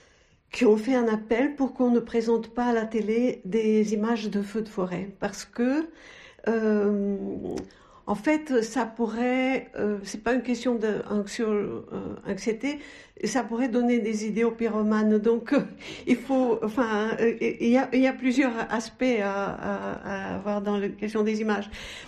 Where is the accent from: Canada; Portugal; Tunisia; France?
Portugal; Je suis portugaise